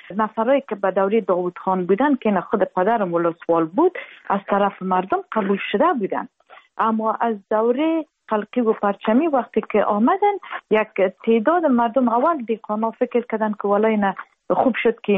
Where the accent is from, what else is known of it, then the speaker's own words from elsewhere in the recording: Afghanistan; همه ما افغان هستیم